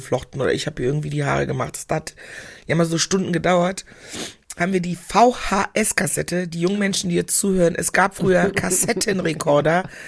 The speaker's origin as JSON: {"language": "German", "town": "Meckenheim", "region": "North Rhine-Westphalia", "country": "Germany", "tie": "born or raised there", "said": "Meine Erinnerung beginnt tatsächlich in Meckenheim bei Bonn, da wo ich groß geworden bin."}